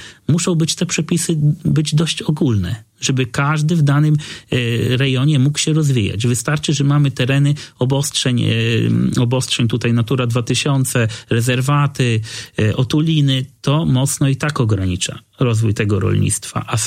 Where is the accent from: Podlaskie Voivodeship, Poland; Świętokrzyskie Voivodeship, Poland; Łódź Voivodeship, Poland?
Podlaskie Voivodeship, Poland; Też pochodzę z terenu gminy Giby, to też trochę pamiętam.